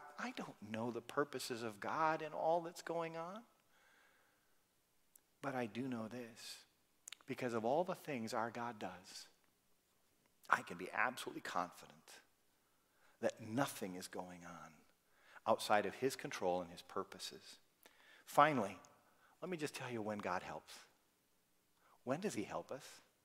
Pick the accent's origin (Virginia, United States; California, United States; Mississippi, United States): California, United States; Kathy and I came from California. We know about that.